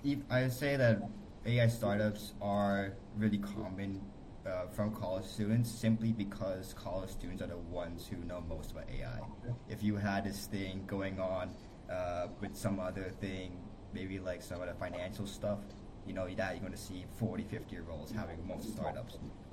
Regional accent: Lexington, Massachusetts, United States; now in Madison, United States; I'm originally from Lexington, Massachusetts, which is a suburb of Boston. I have started going to school here in Wisconsin, in Madison area.

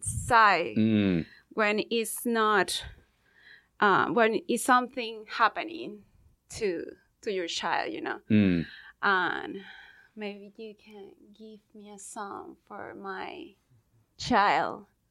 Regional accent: Venezuela; I'm originally from Venezuela.

